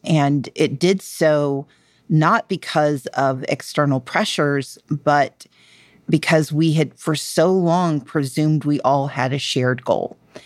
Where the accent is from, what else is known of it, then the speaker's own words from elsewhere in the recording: the South, United States; I grew up in the South where so many of these behaviors have been practiced for so long.